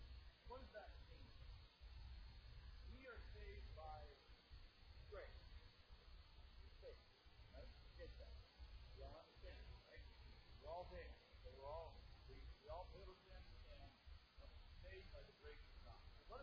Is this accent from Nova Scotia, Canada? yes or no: no; Simcoe, Ontario, Canada; I went to my hometown, small town, Simcoe, Ontario, all right?